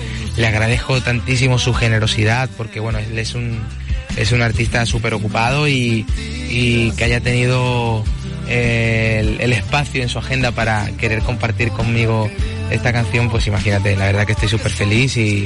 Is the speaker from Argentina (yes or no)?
no; Córdoba, Andalusia, Spain; Empiezo firmando en mi tierra.